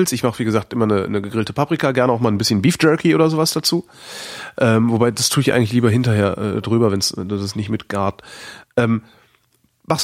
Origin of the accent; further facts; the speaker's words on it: West Germany, Germany; Aber frag mich nicht. Ich bin im Westen groß geworden.